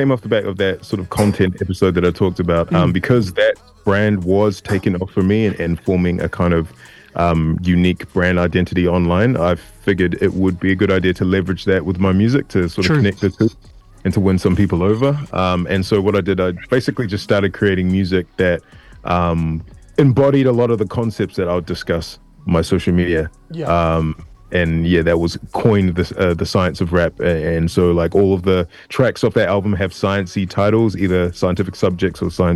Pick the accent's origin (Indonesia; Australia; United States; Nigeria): Nigeria; as a Nigerian, as a son of Nigerian parents